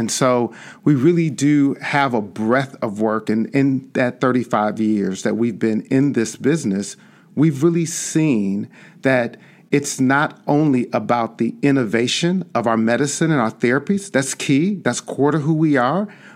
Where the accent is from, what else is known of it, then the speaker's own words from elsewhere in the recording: Chicago, Illinois, United States; I grew up on the South Side and South Suburbs of Chicago